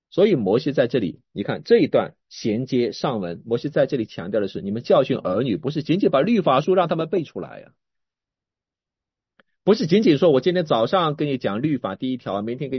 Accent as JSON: {"language": "Chinese", "town": "Suzhou", "region": "Jiangsu", "country": "China", "tie": "born or raised there", "said": "就如同我老家是苏州，"}